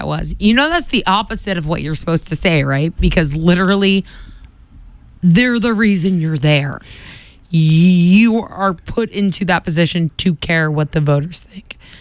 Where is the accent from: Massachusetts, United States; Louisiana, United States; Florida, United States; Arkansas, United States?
Massachusetts, United States; Quincy; I grew up in Quinky